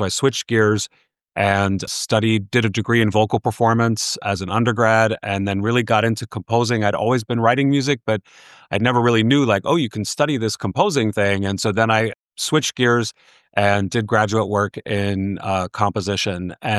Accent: New York City, New York, United States; And so I grew up in New York City. So, I mean, that's, you don't get much closer to it than that.

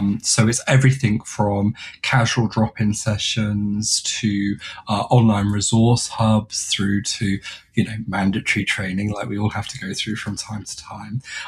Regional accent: United Kingdom; You know, I'm a British male in my late 30s, you know, that has a busy toddler to run around and everything else.

